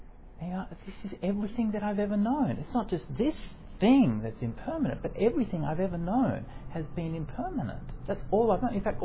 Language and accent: English; New South Wales, Australia; In my home state, New South Wales, at the moment, it's on fire.